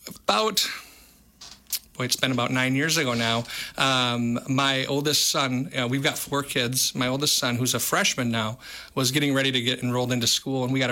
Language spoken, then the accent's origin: English; Richland Center, Wisconsin, United States; growing up, I'm from Richland Center originally.